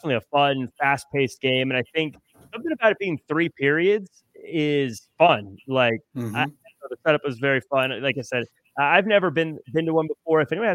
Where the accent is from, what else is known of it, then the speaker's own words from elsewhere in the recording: Tacoma, Washington, United States; Growing up in the Seattle area of Tacoma specifically